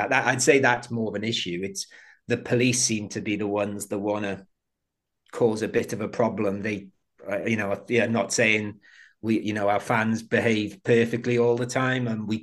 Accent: Merthyr Tydfil, Wales, United Kingdom; It's my hometown, Merthyr. Merthyr Tydfil have the amazing cob and chips with curry sauce over it.

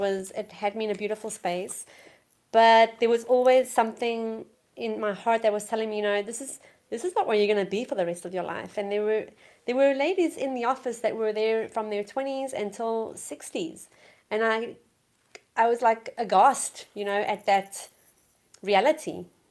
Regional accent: South Africa; born and raised in South Africa.

